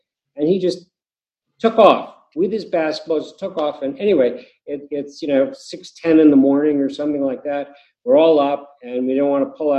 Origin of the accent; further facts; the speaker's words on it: California, United States; we're from California, and I thought, earthquake, oh my gosh.